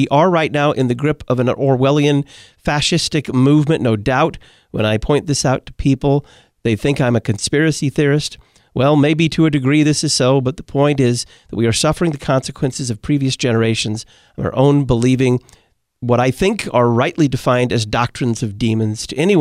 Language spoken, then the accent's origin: English; Texas, United States; In my home state of Texas, Gina is listening.